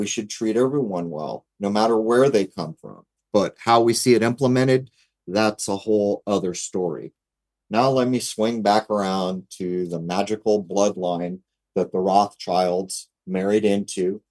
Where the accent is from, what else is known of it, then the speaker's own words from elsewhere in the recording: United States; And in the world that I grew up in America, the idea was supposed to be you supported and voted for people who provided what you thought was best.